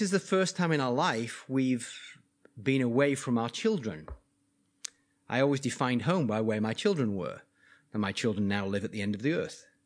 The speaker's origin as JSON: {"language": "English", "region": "England", "country": "United Kingdom", "lives_now": "New Zealand", "said": "I'm an Englishman, but is really a New Zealander at heart and in passport and everything else."}